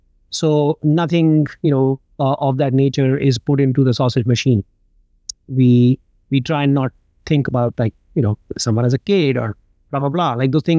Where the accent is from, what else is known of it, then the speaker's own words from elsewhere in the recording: India; So I grew up in India. My dad was in the army. I changed about 9 schools growing up. Like any military brat.